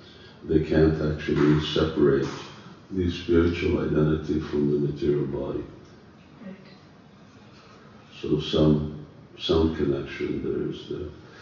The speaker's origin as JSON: {"language": "English", "country": "Canada", "tie": "born or raised there", "said": "And I grew up there in Canada."}